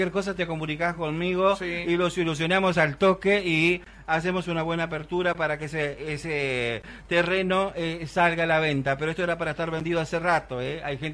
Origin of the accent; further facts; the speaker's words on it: Salto, Uruguay; pero soy salteño, pero digo, la gente de Salto es envidiosa